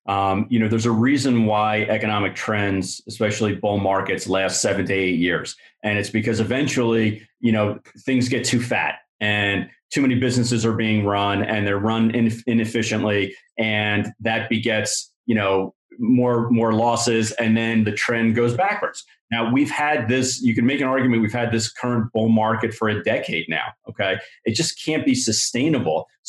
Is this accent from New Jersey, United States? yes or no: yes; New Jersey, United States; And I grew up right outside of Monmouth Park. You can almost see it from my house.